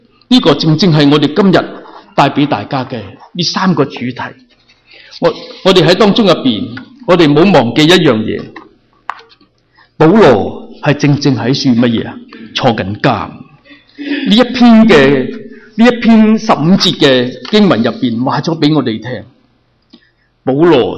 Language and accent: Chinese; Boston, Massachusetts, United States; 虽然波士顿个个都知道我是来自哪里，我来自波士顿的嘛